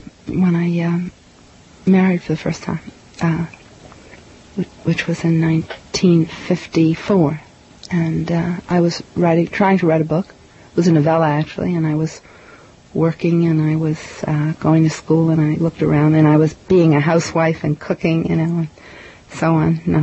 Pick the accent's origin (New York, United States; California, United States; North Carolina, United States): New York, United States; Bronx; Well, I'm a real New York kid. I was born in the Bronx, raised in the Bronx, and most of my married life was spent in Manhattan.